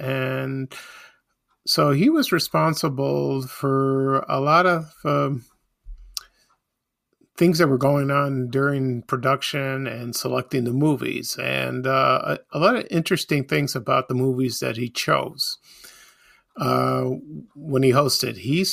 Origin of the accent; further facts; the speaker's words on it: Chicago, Illinois, United States; it was one of my favorite programs growing up in Chicago.